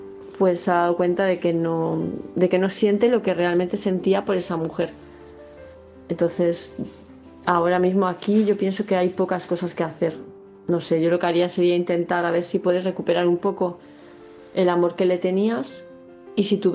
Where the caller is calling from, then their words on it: Palma de Mallorca, Balearic Islands, Spain; de Palma de Mallorca